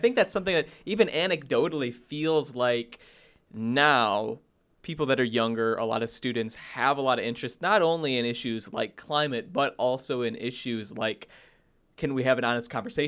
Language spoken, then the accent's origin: English; Sandwich, Illinois, United States; Like, I grew up in a rural town. Like, I grew up in Sandwich, Illinois.